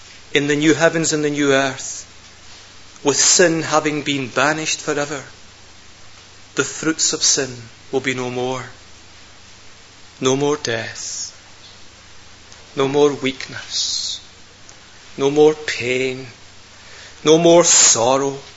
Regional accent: Scotland, United Kingdom; I'm not a towering figure, but I'm a Scotsman.

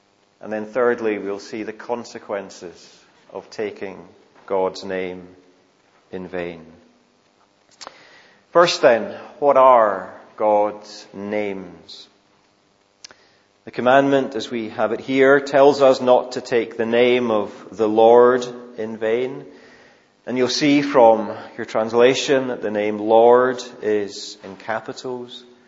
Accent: Scotland, United Kingdom; And if you know names, then that tells you I'm likely from the Highlands, and particularly the islands of Scotland, because that's where … tend to come from.

